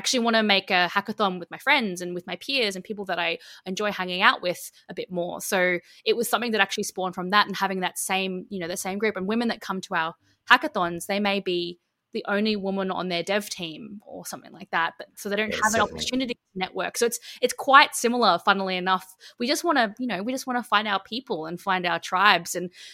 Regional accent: Brisbane, Queensland, Australia; And growing up, I'm actually from Brisbane. Growing up in Brisbane, it was one of those things too

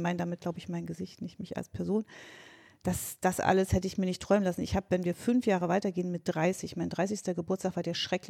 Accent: Gotha, Thuringia, Germany; ich bin nicht auf dem Dorf aufgewachsen, sondern in einer Stadt. Das mag von Köln oder Berlin aussehen wie ein Dorf, es ist aber Gotha, hatte damals 60.000 Einwohner

